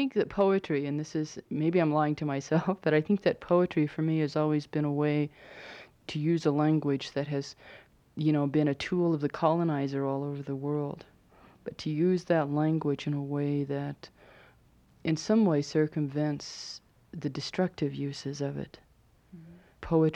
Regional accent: Alabama, United States; because we're from Alabama

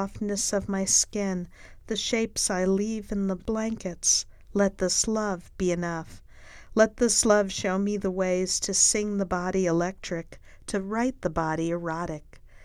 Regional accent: New Jersey, United States; growing up in New Jersey, where, although I lived in a housing development, I took long walks on my own

